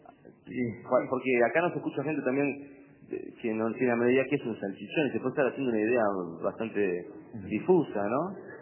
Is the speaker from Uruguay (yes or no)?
yes; Montevideo, Uruguay; Sí, me siento montevideano.